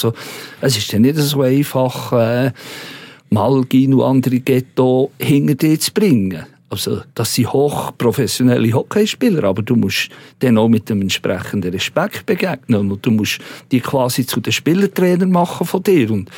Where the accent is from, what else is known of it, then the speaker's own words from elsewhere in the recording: Switzerland; als Schweizer neigt man ein bisschen dazu, das geringer zu schätzen.